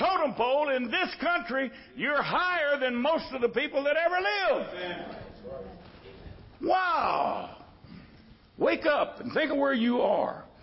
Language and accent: English; United States; I'm an American through and through.